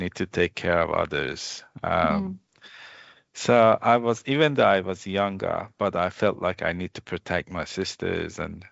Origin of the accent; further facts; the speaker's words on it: Iran; English is a second language; 1979, yes. I just born a few months before the revolution, what happened in Iran. And then I grew up in the Islamic Republic of Iran.